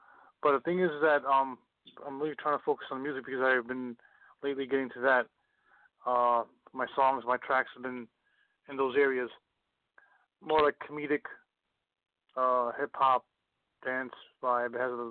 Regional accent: Detroit, Michigan, United States; born there; Okay, I was born in Detroit, but the thing is, I grew up here, so I mean, I don't know too much about that, you know, just born there.

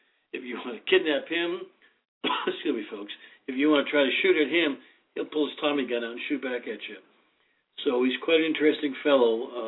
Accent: Boston, Massachusetts, United States; Growing up in Boston, we had small little grocery stores, little convenience stores like... And my family lived on the second floor.

